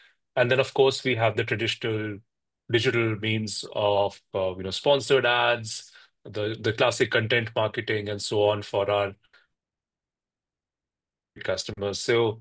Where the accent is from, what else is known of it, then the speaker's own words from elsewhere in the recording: India; I grew up in India